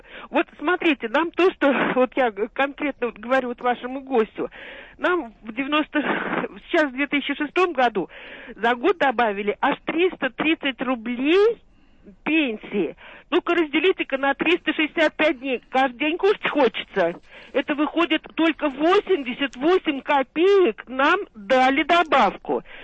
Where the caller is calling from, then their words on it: Dubna, Moscow Oblast, Russia; Я из Дубны